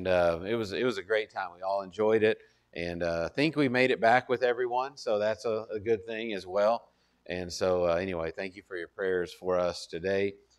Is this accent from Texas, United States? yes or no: yes; Texas, United States; I'm from Texas, so I was kind of used to the 95s and 100s and all